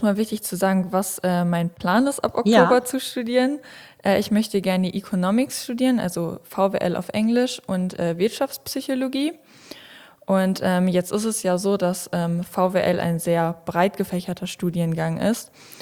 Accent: Bocholt, North Rhine-Westphalia, Germany; Ich komme gebürtig aus Bocholt, habe da bis vor kurzem das Mariengymnasium besucht und genau gerade mein Abitur gemacht

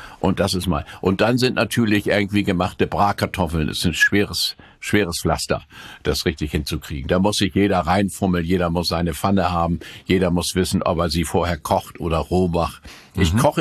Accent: Stadersand, Lower Saxony, Germany; Also ich bin an der Elbe geboren, in Stadersand, beziehungsweise Stadersand-Brunshausen.

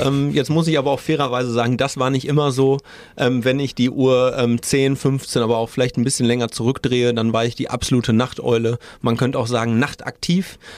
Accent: Münster, North Rhine-Westphalia, Germany; ich bin 40 Jahre alt, gebürtiger Münsteraner, lebe auch in der wunderschönen Stadt im Herzen des Münsterlandes

